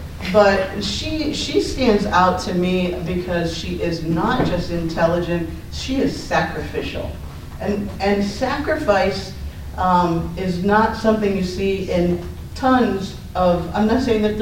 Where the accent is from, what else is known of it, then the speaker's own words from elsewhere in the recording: Canton, Ohio, United States; I come from Canton, so I can't come up 77